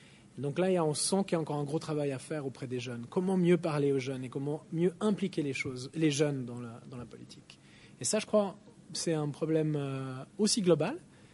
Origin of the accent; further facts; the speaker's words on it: Switzerland; Même moi, je viens de Suisse